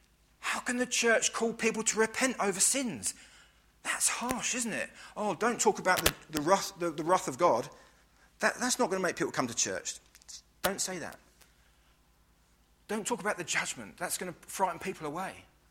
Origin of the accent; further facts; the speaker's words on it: United Kingdom; born there; I was born in Britain.